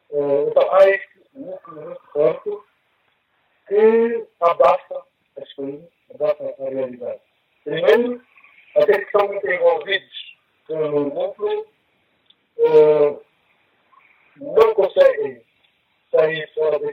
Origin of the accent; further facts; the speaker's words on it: Angola; pessoas de origem do Ambo, no meu caso, pessoas de origem de Malães, todos nós somos angolanos